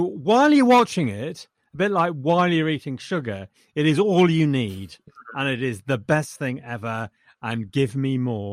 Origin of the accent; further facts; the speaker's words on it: England, United Kingdom; I'm too English to enjoy that.